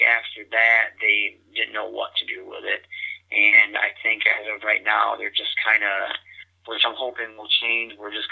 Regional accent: Michigan, United States; It's funny because I'm from Michigan, he's from Michigan, and we run into each other at the gym a lot.

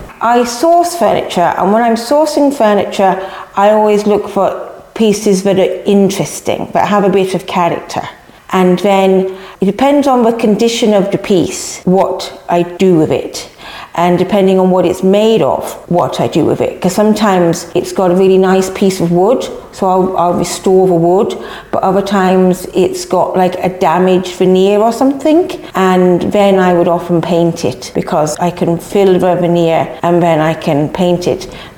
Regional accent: Scotland, United Kingdom; also born or lived in England; now in Ireland; I'm English. I grew up in Scotland. I've been in East Clare for 30 years. Just came to have a look, actually, and stayed. And I live up in Flagman.

